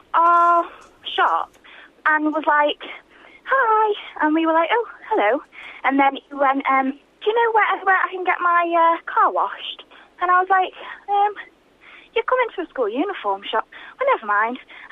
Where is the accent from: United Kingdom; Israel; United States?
United Kingdom; Formby, North West England; I'm 21 and I'm from Formby.